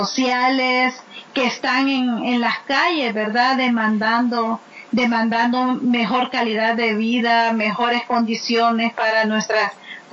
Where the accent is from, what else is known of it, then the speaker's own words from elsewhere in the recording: El Salvador; pues somos de El Salvador